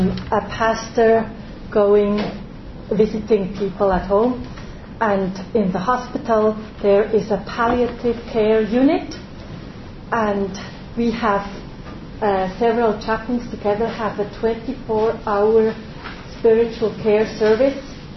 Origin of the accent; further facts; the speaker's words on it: Switzerland; I'm coming from Switzerland, and I'm also a psychotherapist, but I'm working and also a theologian and chaplain